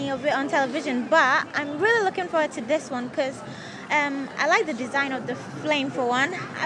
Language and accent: English; Ghana